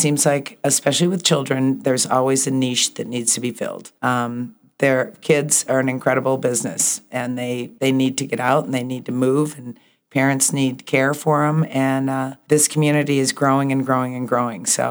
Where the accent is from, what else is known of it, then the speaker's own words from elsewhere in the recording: Oswego, New York, United States; moved away as an adult; now in Jackson, United States; No, I moved here in 1979. I'm from the Lake Ontario area, upstate New York. It's a town called Oswego.